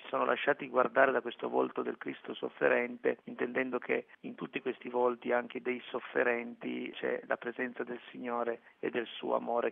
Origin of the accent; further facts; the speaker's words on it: Piedmont, Italy; non tanto perché essendo piemontesi siamo vicini alla Francia